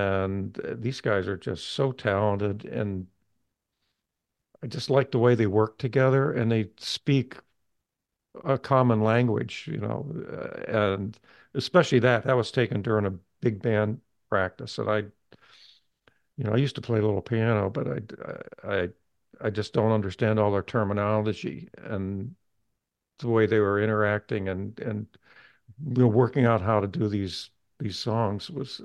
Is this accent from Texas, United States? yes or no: no; East Liverpool, Ohio, United States; I shot that in my hometown, a little town on the Ohio River called East Liverpool.